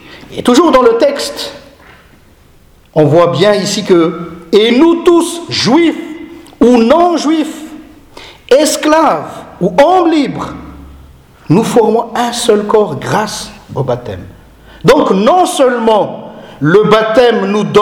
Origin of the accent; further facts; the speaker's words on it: Madagascar; je suis d'abord chrétien. Et après, je suis malgache.